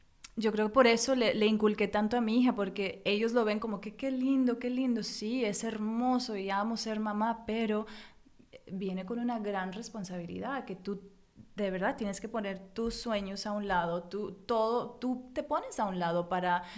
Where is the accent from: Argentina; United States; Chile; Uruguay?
United States; born there; yo nací en Estados Unidos, pero mis padres los dos son mexicanos y dentro de nuestro hogar, o sea, todavía es muy mexicano, o sea, eso predomina definitivamente el mexicano en mi familia.